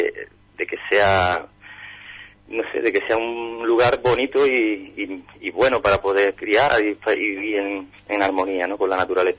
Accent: Huelva, Andalusia, Spain; Y yo nací en Huelva, pero sinceramente cuando nací ya sabía que era de Berrocal. Como yo desde siempre me preguntaban en Huelva y yo decía, yo soy de Berroca. Aunque nací aquí, me crié en la ciudad, pero mis raíces estaban allí.

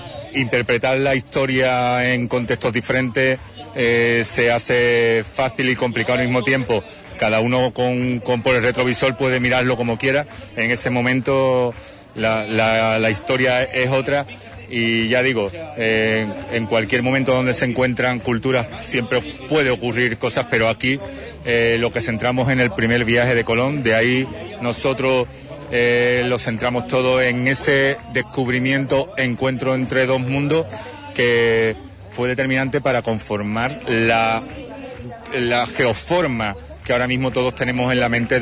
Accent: Huelva, Andalusia, Spain; tenemos unos embajadores naturales en Huelva, que somos todos los onubenses

